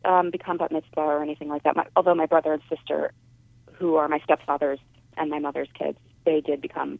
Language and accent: English; New York City, New York, United States; So I was raised in New York City in a Reform Jewish home. I'm not Jewish by blood, but by my mother's conversion.